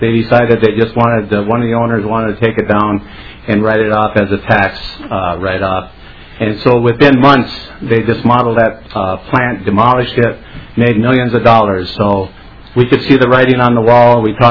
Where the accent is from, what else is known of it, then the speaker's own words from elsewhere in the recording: Minnesota, United States; we're from the Iron Range, even though he's not in my district.